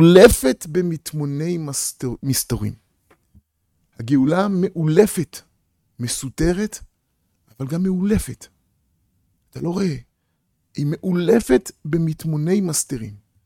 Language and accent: Hebrew; Tel Aviv, Tel Aviv District, Israel; אני מגיע מתל אביב. אני למד בישיבה בתל אביב, בישיבת מעלה אליהו.